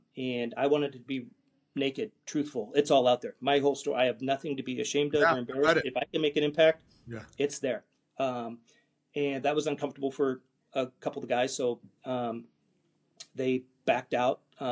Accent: California, United States; I grew up very poor in the Salton Sea, 50 miles south of Palm Springs. It's the armpit of the world.

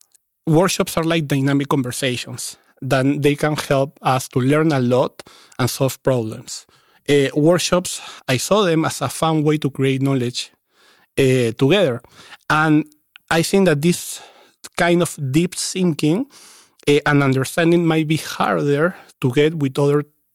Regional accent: Peru; I am not from the Netherlands, I am actually from Peru. The fact that I am from a total different country actually adds a different fresh perspective.

